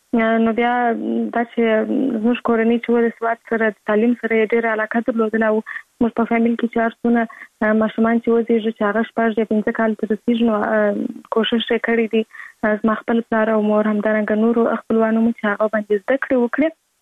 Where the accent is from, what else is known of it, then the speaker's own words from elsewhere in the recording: Kandahar, Afghanistan; born there; زه په کندهار ولایت کې زیږیدلی یم او اوس فلالم په کندهار ولایت کې اوسېږم.